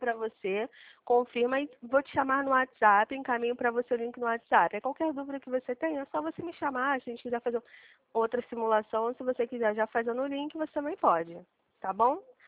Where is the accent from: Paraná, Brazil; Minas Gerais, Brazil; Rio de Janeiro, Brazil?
Rio de Janeiro, Brazil; sou do Rio